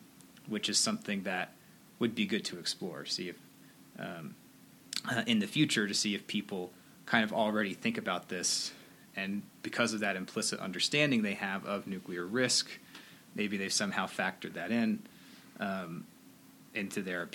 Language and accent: English; Oklahoma, United States; I am of the generation, I was growing up in Oklahoma, and every Saturday at noon, they would test sirens.